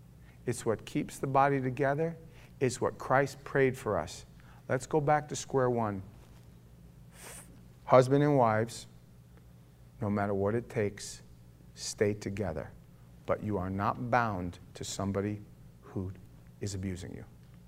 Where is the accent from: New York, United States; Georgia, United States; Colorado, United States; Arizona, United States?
New York, United States; New York City; I was from New York, from the city, my whole life.